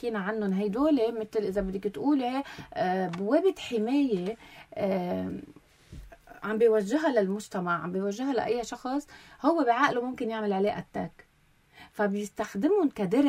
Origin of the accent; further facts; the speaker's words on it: Lebanon; من بعد الأزمة الاقتصادية العالمية يلي مش بس مرقنا نحن فيها كلبنانيين